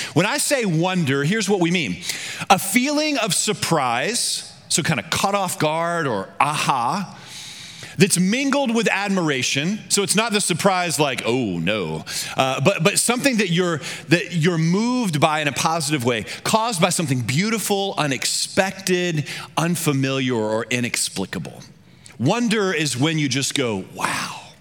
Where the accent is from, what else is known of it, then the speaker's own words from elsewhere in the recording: Louisiana, United States; I grew up in Louisiana, South Louisiana in particular, where everything is flat.